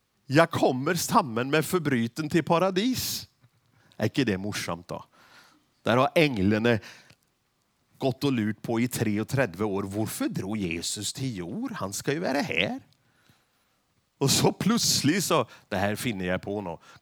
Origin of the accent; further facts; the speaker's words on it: Sweden; Och jag är så sprö, för jag är ju från Sverige.